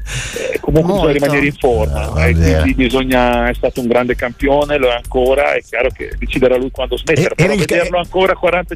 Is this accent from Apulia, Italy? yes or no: no; Stella, Emilia-Romagna, Italy; also born or lived in Pavullo; now in Castelnuovo Rangone, Italy; Io sono nato a Pavullo, ma sono cresciuto a Stella, che è un paesino lì vicino a Serra, per arrivare prima di Serramazzoni sull'Appennino.